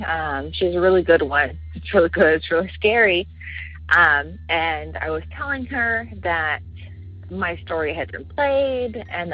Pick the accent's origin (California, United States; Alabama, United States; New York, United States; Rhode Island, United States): Alabama, United States; I am from Alabama, although I do not live there now.